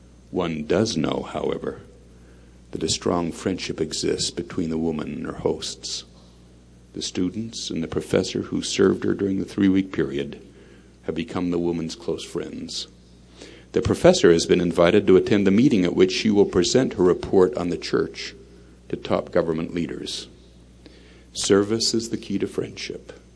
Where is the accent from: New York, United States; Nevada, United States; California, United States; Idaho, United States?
California, United States; I explained to him that I was from the California Bay Area, and this type of thing was just unheard of.